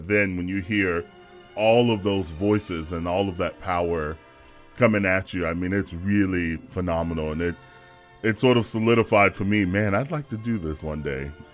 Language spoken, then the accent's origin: English; Atlanta, Georgia, United States; I'm from the wonderful city of Atlanta, and fortunately, I come from a very musical family.